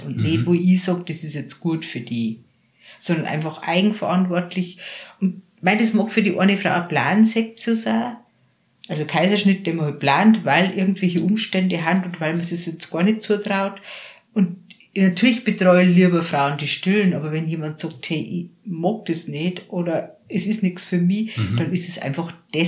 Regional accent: Salzburg, Austria; In der Nähe von Schlusskirchen, Wilhelmsberg, Salzburg, Schlusskirchen. Und ich bin da einfach voll in Natur aufgewachsen

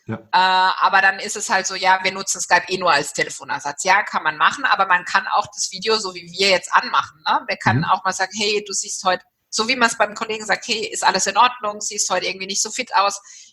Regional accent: Walldorf, Baden-Württemberg, Germany; Ich bin selbst in Walldorf aufgewachsen

